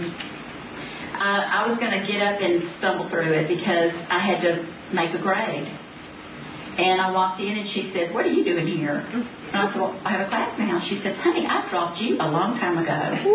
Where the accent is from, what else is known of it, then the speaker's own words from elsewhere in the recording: Texas, United States; I'm from Texas. We have a lot of people in Texas